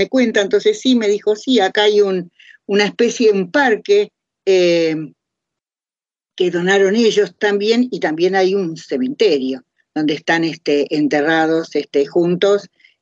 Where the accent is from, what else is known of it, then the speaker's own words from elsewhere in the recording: Rivera, Uruguay; es un amigo nuestro de hace muchísimos años, de ahí de los lejanos años de mi pueblito en Rivera